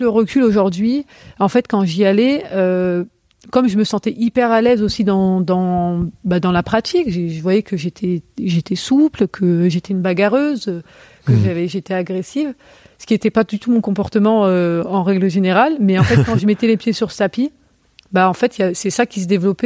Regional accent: Vénissieux, Auvergne-Rhône-Alpes, France; born or raised there; also born or lived in Lyon

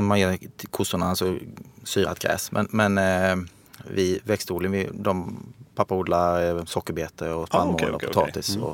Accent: Sölvesborg, Blekinge, Sweden; Jag kommer från Sölvesborg i Blekinge.

